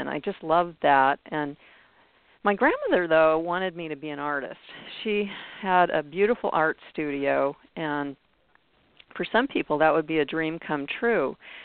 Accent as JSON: {"language": "English", "region": "California", "country": "United States", "tie": "born or raised there", "said": "I was growing up in Shasta County on a ranch that was really, really remote."}